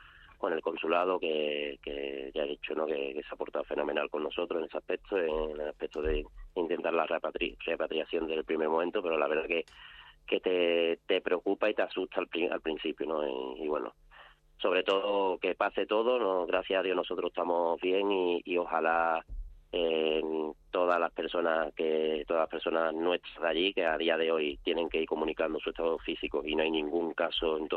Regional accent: Spain; now in China; Nosotros somos 22 españoles

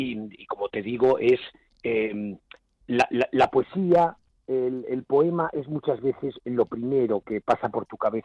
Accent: Madrid, Community of Madrid, Spain; como madrileño, que vivo en Madrid

